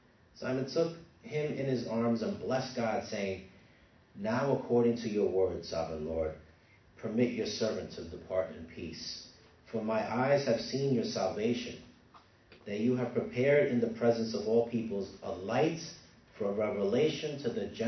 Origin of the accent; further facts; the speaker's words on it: New York City, New York, United States; I grew up in the Bronx. My parents are Hispanic.